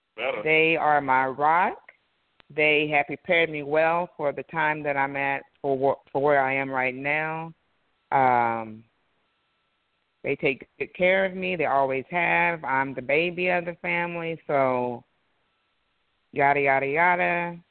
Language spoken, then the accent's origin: English; Eolia, Missouri, United States; I'm from a small town called Eolia, Missouri. 400 people were there when I was growing up.